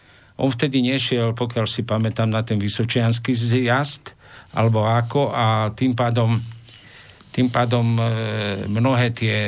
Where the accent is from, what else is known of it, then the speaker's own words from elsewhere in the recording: Tlmače, Nitra Region, Slovakia; v tom mieste, kde ja som vyrastal a žil teda v Tlmačoch na Lipníku